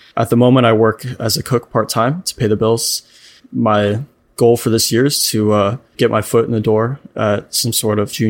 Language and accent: English; New York, United States; I'm from New York in the US.